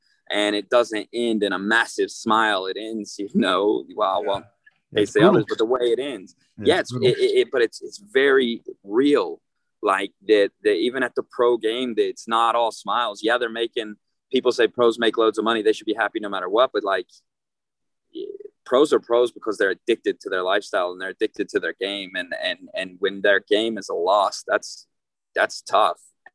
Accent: Oklahoma, United States; Oklahoma City Thunder. I'm from Oklahoma.

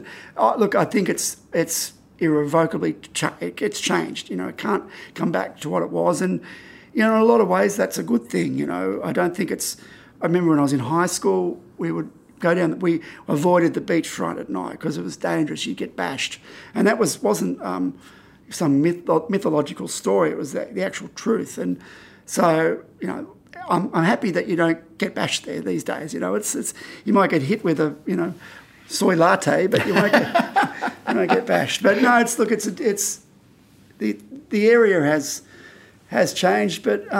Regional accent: Bondi, New South Wales, Australia; when I say to people, "Oh, I come from Bondi," they're like, "Oh," you know, they think I'm some sort of hipster or some sort of, some sort of cool person.

